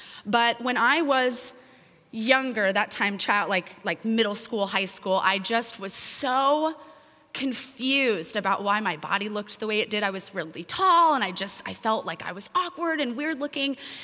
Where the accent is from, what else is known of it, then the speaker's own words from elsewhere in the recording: Orange, California, United States; So I grew up in Orange, California, which is 25 miles north of here, in a little town